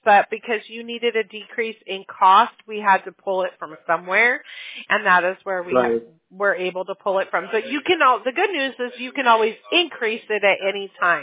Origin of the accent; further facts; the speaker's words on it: Ireland; I'm Irish, too.